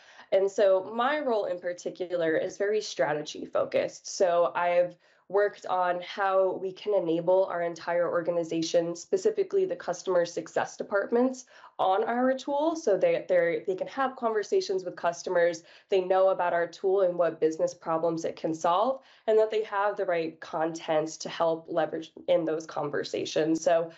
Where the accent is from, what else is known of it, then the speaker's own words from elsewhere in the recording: New York, United States; we were originally from the East Coast. So we were both born and raised in New York.